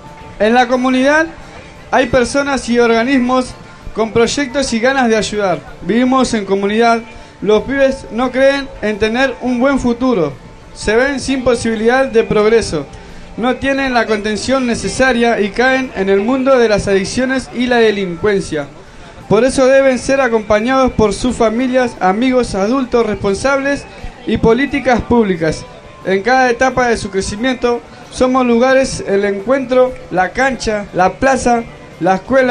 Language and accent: Spanish; La Matanza, Buenos Aires Province, Argentina; Nosotros venimos de La Matanza, nuestro comedor se llama El Árbol de las Cosquillas